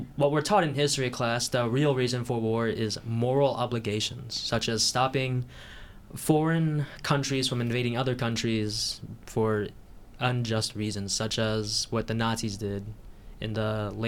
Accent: United States; You could tell we're American by the fact that we don't know geography.

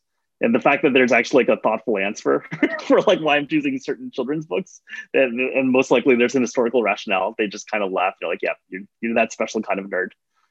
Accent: California, United States; So there weren't that many Filipino restaurants when I was growing up in the Bay Area.

